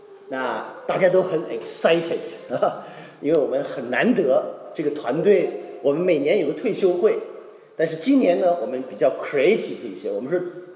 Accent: Xi'an, Shaanxi, China; 李家村是我生的地方。我大家有人知道我是西安出生的，我老家祖籍是福建，那是西安出生的。那我住在西安的时候住在郊外。

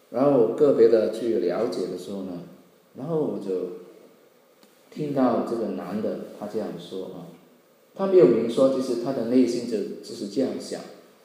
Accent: Hong Kong; 当时呢，我老家是香港啊，那在香港的很多电影院啊

